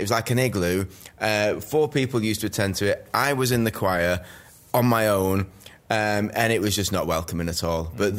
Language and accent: English; Manchester, North West England, United Kingdom; growing up in Manchester, having fun, going down to London, you'd make a weekend of it.